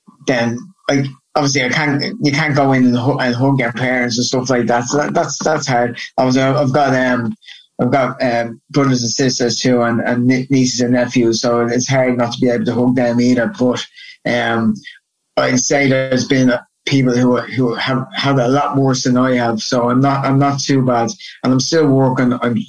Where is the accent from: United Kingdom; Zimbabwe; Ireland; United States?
Ireland; Dublin, Leinster; I'm from originally from Kilmarnock and Talla. Which is on the south side, more west side of Dublin. And I lived there until I was about 12. And I moved over the north side to Portmarnock.